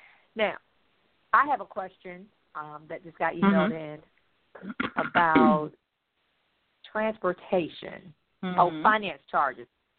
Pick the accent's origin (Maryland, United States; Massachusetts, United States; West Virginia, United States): Maryland, United States; now in Charlotte, United States; I'm located in Charlotte, North Carolina, but I'm from Maryland.